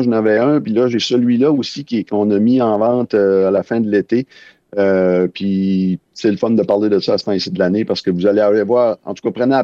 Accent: Caraquet, New Brunswick, Canada; Moi, je viens de Caraquet, ça va être à droite. C'est ça. C'est le côté de la mer.

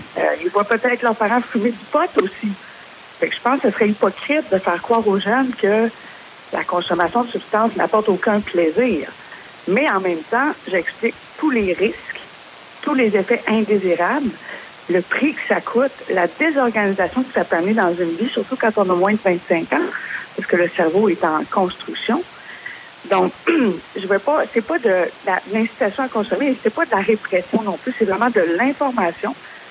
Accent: Quebec, Canada; Moi, je viens de la Beauce, je viens de la région aussi.

